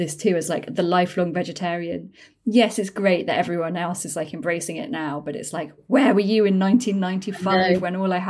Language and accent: English; London, United Kingdom; growing up in London in like the 80s and 90s